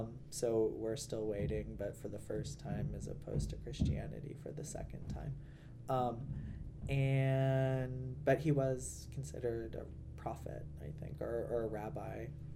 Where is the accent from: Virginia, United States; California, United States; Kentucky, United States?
Kentucky, United States; Lexington; now in Madison, United States; Lexington is about 9-hour drive from Madison. I was born there and then grew up for 17 years.